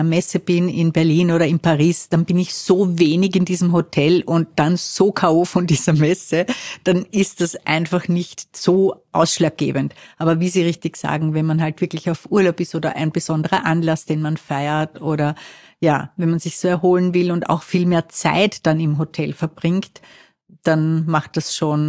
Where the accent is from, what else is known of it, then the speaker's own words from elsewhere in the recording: Austria; Das heißt, die sammeln wirklich Berufserfahrung, ab dem sie 15 sind und haben ja bei uns in Österreich sehr oft diese duale Ausbildung